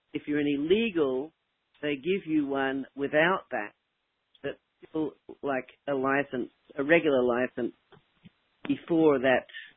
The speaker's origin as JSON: {"language": "English", "country": "United States", "said": "because I'm an American national"}